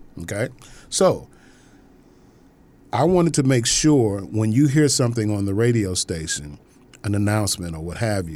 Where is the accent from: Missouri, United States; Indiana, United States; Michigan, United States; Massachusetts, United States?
Missouri, United States; St. Louis; when I go from here to my hometown of St. Louis and I'm driving, oh, these guys hate it because I can hear the radio station.